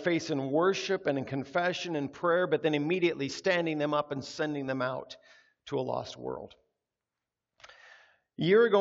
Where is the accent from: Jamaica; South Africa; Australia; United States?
United States; now in Canada; I'm an American citizen who's lived in Canada for 30-some-odd years, and finally this last year I bit the bullet and I took out Canadian citizenship.